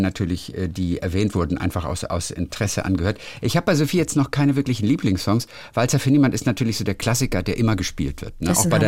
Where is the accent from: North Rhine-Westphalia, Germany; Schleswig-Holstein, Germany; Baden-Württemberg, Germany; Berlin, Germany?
Schleswig-Holstein, Germany; Lübeck; aber ich komme aus Lübeck.